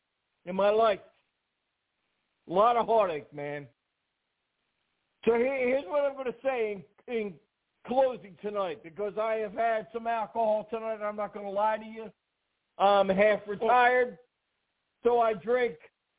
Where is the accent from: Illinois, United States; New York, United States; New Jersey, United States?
New York, United States; Bronx; I'm from the Bronx, man.